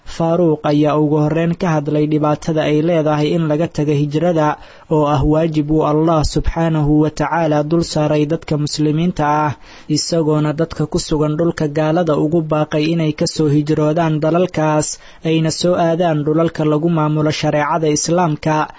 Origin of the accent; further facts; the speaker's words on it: Tanzania; Somali is a second language; moved away; waxaan ka soo jeedaa waddanka Tanzania.